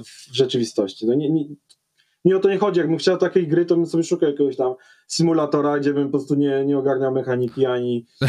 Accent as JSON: {"language": "Polish", "town": "Kraków", "region": "Lesser Poland", "country": "Poland", "said": "Ja jestem z Krakowa"}